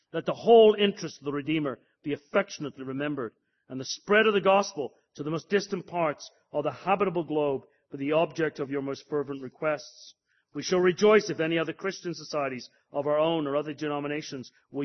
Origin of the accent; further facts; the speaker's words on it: Canada; I'm a Northern evangelical. Actually, I'm a Canadian evangelical.